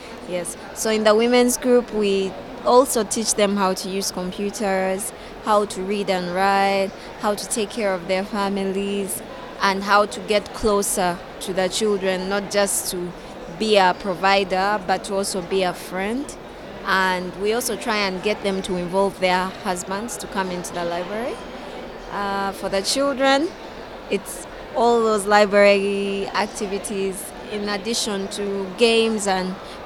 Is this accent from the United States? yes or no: no; Uganda; I'm coming from Uganda.